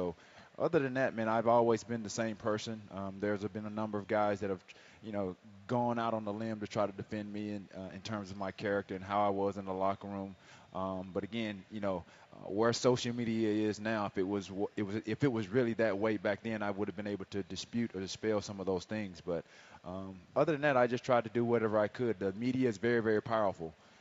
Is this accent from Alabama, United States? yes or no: yes; Alexander City, Alabama, United States; when I came from Benjamin Russell High School in Alexander City, Alabama, I wasn't heavily recruited out of high school.